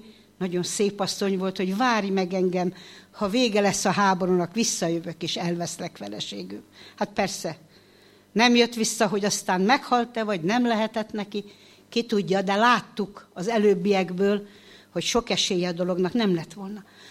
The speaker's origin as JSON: {"language": "Hungarian", "town": "Oradea", "region": "Bihor", "country": "Romania", "tie": "born or raised there", "said": "mint a saját szülővárosom, Nagyvárad"}